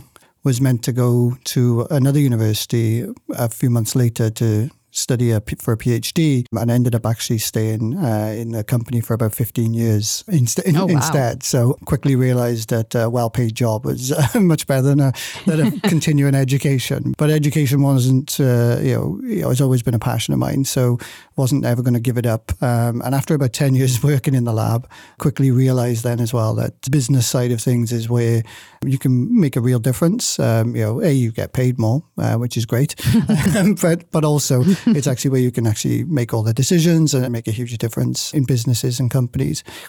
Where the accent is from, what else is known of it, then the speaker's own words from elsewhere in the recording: Wales, United Kingdom; moved away as an adult; now in Canada; Originally, I'm from Wales in the UK, and I moved to Atlanta, Canada probably nearly 3 years ago. Well, it'll be 3 years this summer.